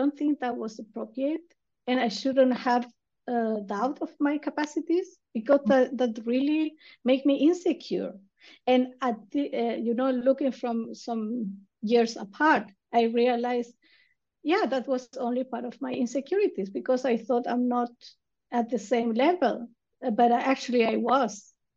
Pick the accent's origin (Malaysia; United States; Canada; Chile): Chile; I come from Chile, and in Chile it's like, maybe we are not considered first world countries